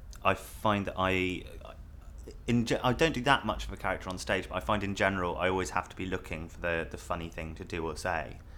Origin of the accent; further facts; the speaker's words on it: Windsor, South East England, United Kingdom; I was born in Windsor and spent pretty much the first 21, 22 years of my life there. It's quite a boring place. It's got a castle, but that's about it. Once you've seen the castle, you've seen Windsor.